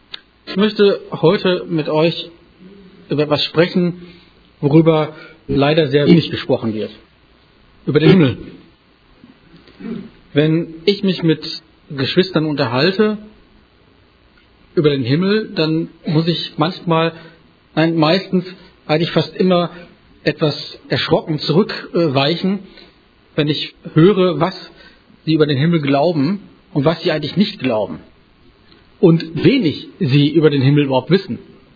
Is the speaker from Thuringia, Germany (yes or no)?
no; Dornum, Lower Saxony, Germany; ich komme aus Dornum, gehöre zur FEG in Norden.